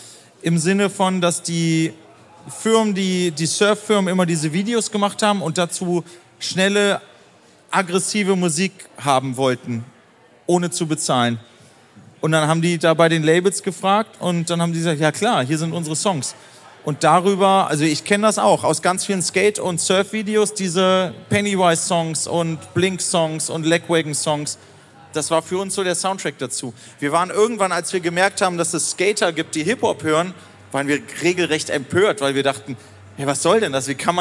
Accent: Göttingen, Lower Saxony, Germany; wir kommen ja aus Göttingen

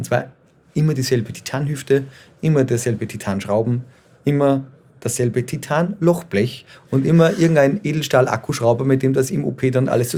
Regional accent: Austria; Made in Austria, da wo ich herkomme

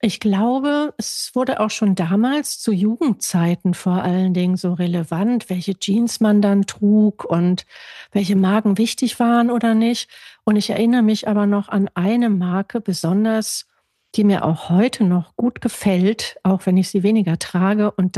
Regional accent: Essen, North Rhine-Westphalia, Germany; born there; ich bin tatsächlich in Essen geboren und bin dann öfter umgezogen, oder man kann auch sagen, zu Anfang, ich wurde umgezogen von meiner Familie, weil mein Vater schlichtweg bei der Bundeswehr gewesen ist.

